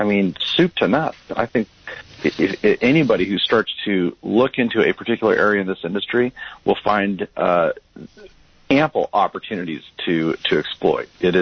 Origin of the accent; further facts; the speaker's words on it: California, United States; I grew up in California. I grew up specifically as a kid.